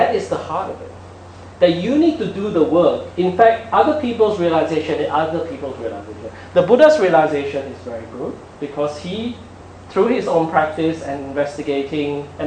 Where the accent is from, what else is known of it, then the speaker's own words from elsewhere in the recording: Malaysia; I grew up in Malaysia